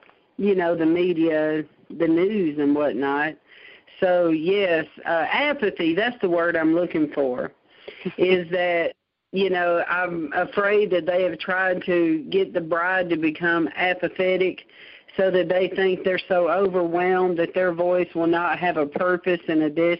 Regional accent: Nashville, Tennessee, United States; and yes, I say with the R because I'm from Nashville.

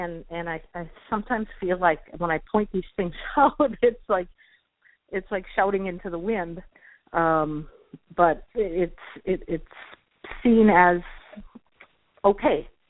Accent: Midwest, United States; moved away; because I live in South Louisiana, but I'm not from here. So we've lived here for 13 years, and I moved here from the Midwest.

